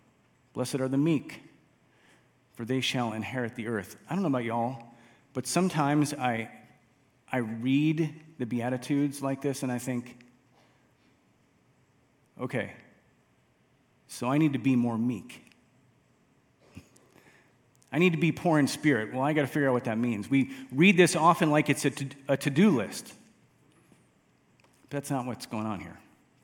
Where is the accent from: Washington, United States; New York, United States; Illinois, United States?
Illinois, United States; Chicago; I grew up outside of Chicago, Illinois. I say it's Illinois because when I went off to college in Ohio, some people thought Chicago was a state. Chicago, Illinois. Went off to college, came back to teach near Chicago in a suburb.